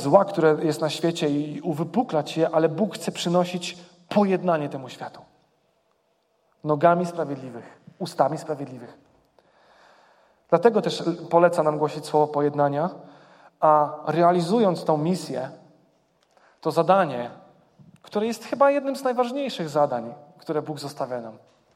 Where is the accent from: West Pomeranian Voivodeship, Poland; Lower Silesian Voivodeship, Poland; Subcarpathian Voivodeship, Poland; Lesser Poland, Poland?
Lesser Poland, Poland; Gorlice; now in Kraków, Poland; Pochodzę z Gorlic, jak część z was wie, to jest małe miejsce w południowo-wschodniej Małopolsce. Tam stawiałem swoje pierwsze kroki jako osoba, która oddała swoje życie Bogu. Jakby tam w dalszym ciągu mieszkają moi rodzice.